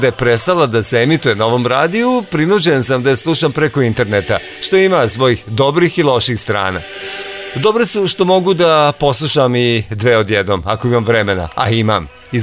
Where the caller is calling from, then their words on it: Novi Sad, Vojvodina, Serbia; ovde, kod nas, u Novom Sadu.